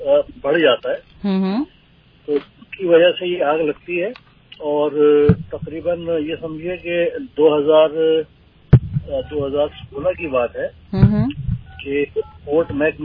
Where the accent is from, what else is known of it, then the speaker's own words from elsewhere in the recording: Alberta, Canada; now in Toronto, Canada; actually मैं Alberta का रहने वाला हूँ और इस वक्त मैं टोरंटो में हूँ